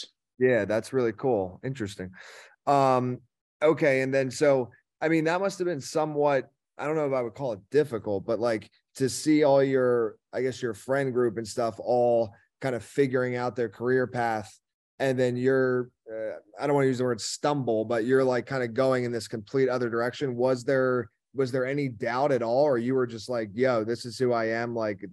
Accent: Pennsylvania, United States; now in Miami, United States; So my parents, even though we're in Miami most of the time, I grew up in Pennsylvania, like near some farmland.

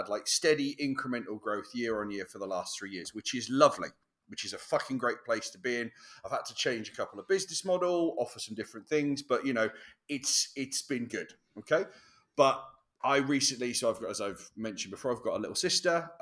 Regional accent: United Kingdom; I am, you know, proud of being British.

